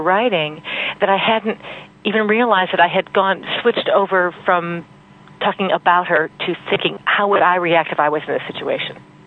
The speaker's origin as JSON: {"language": "English", "country": "United States", "said": "Culturally, I'm a Christian because I'm an American and I grew up in that culture"}